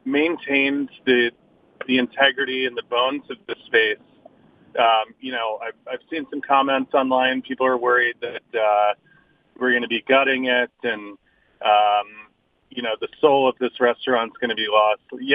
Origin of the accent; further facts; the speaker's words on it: Wilmington, Delaware, United States; moved away as an adult; also born or lived in Washington, D.C. / Philadelphia; So I'm actually from Wilmington. I grew up there from the time I was born. Moved down to D.C. where I began cooking, attended culinary school